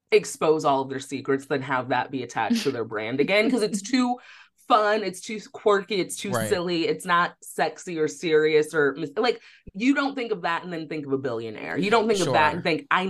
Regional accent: St. Louis, Missouri, United States; well, what's funny is I grew up in St. Louis.

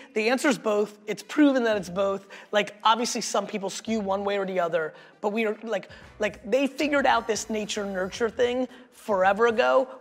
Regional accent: Greenwich, Connecticut, United States; Growing up in Greenwich, third generation wealthy, you and I are different.

